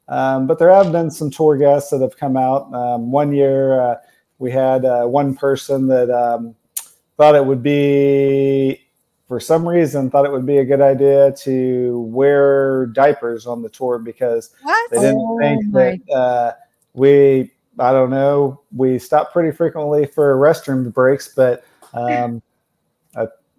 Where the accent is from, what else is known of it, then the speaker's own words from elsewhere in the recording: Central Plains, United States; And I guess I'm spoiled living in Wichita, Kansas, growing up in Tornado Alley, because there's people across the parts of the world that never get to experience the type of storms we do here in the Central Plains.